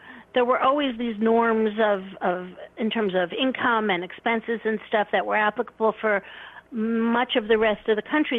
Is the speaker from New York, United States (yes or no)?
yes; New York, United States; Born and raised in New York.